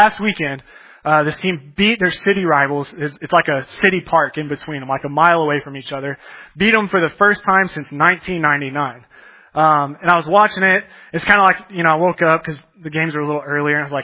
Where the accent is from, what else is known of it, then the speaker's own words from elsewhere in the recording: Texas, United States; I grew up in Texas, but me and my dad were always like, we always liked Boise State